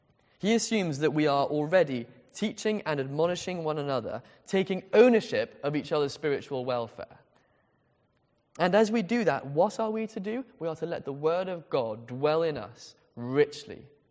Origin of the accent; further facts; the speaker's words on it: England, United Kingdom; Maybe it's just something to do with being English. I really don't know.